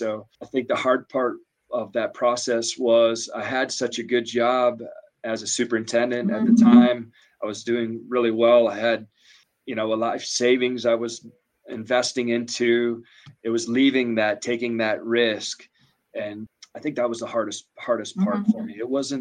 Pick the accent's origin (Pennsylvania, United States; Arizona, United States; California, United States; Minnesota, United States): Minnesota, United States; We're from Northern Minnesota. We're a logging industry. No one really knew too much about oil and gas.